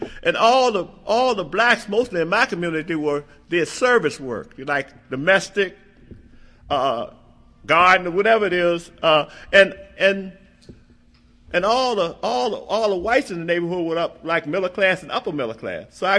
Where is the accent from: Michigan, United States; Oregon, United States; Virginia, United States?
Virginia, United States; Alexandria; born there; I was born in Alexandria, Virginia, and I'm glad I got people up front here to keep me honest.